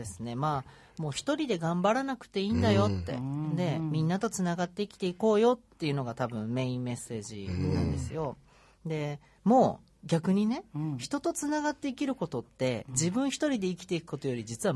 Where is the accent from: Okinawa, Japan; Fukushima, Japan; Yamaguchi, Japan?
Yamaguchi, Japan; born there; moved away as an adult; now in Tokyo, Japan; 1986年に山口県という田舎で生まれまして、うん、18歳の時に英語の先生になりたくて、上京してきました